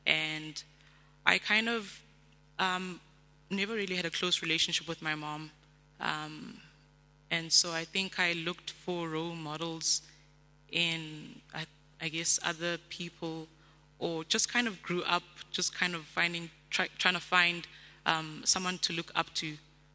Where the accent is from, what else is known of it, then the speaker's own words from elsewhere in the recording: Hillbrow, Gauteng, South Africa; I grew up in Hillbrow in the city, and I guess I'm tough today because of having grown up there